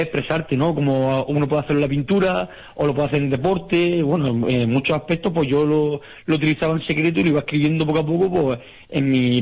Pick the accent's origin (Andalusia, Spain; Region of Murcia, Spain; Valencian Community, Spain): Region of Murcia, Spain; Cieza; moved away as an adult; tengo 35 años y nací en Murcia, pero soy de Cieza. Como antiguamente no había hospitales dentro de los pueblos, pues tenés que nacer en la capital.